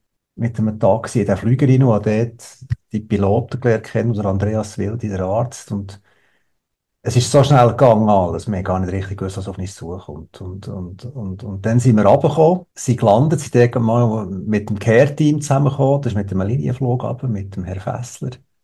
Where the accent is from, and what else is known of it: Switzerland